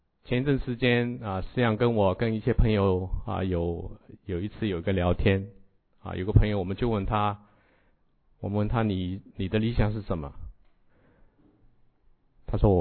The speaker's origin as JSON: {"language": "Chinese", "country": "China", "said": "哦，我们从中国来，我们记得哈"}